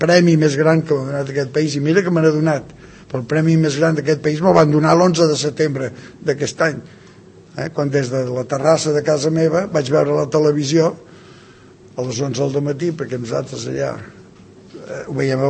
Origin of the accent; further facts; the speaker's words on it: Mexico; Catalan is a second language; now in Spain; com a pobre mexicà comença a sentir malament, no? Però quan tinc el goig de venir a Catalunya el 64